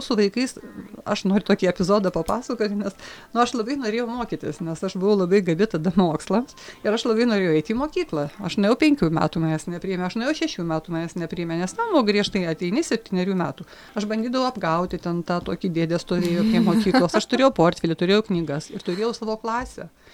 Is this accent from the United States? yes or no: no; Ust-Omchug, Magadan Oblast, Russia; kai aš gyvenau nuo 4 metų, mes persikraustėm į miestelį tam, kuriam aš gimiau, ten toks Tenkinsko rajonas, kuris, reiškia, miestelio centras buvo Ustiomčiugas